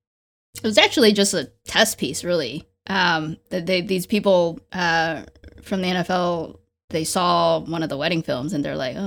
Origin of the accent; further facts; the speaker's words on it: United States; I mean, I grew up in the States.